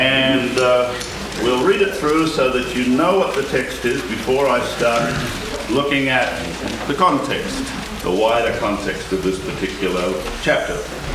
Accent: Australia; I am from Australia

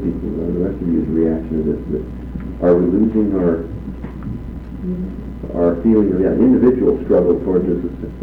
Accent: Washington, United States; my folks were the generation who moved out here from the Midwest, and I grew up out here in Washington.

